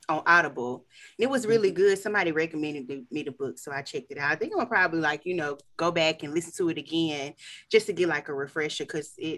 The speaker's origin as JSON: {"language": "English", "town": "Vicksburg", "region": "Mississippi", "country": "United States", "said": "We're both from Mississippi, which is awesome. Awesome. I'm from Vicksburg."}